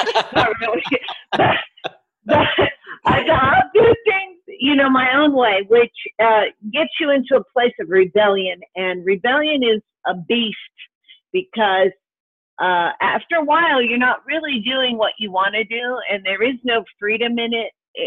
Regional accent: North Carolina, United States; also born or lived in Miami / Jacksonville; I was born in Miami, and I lived there for a short time. And when my father went to seminary, we moved to Jacksonville, and shortly after to North Carolina, where he pastored his first church.

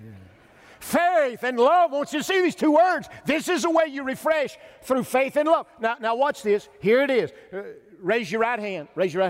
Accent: Pisgah, United States; drove to my hometown in Pisgah, 370 miles

